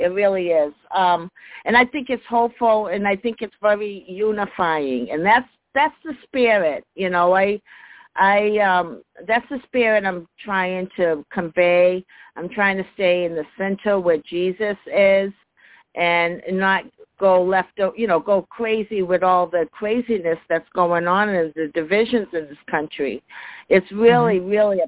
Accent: Massachusetts, United States; No, I'm in an undisclosed location, but I'm from Massachusetts.

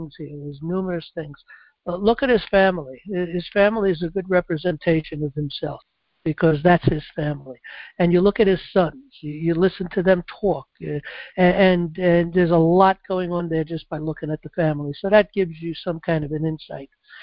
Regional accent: New York City, New York, United States; I come from New York City myself, and we know Trump.

